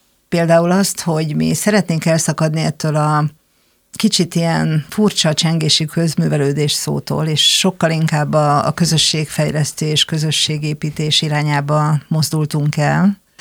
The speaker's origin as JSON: {"language": "Hungarian", "town": "Eger", "region": "Heves", "country": "Hungary", "said": "Alapvetően nekem gyerekkori élményem van, én egri vagyok"}